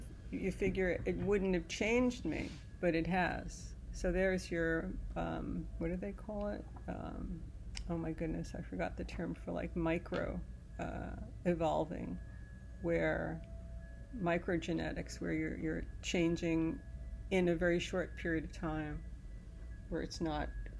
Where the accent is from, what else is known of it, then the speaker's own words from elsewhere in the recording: New York, United States; I'm a New Yorker. I'm like, let's go.